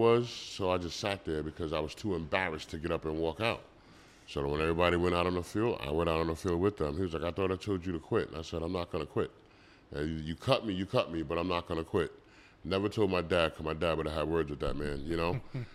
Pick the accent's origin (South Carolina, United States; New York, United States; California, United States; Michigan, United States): New York, United States; Brentwood; I'm not from New York. I'm from Brentwood, New York. And I'm going to teach you about where we from.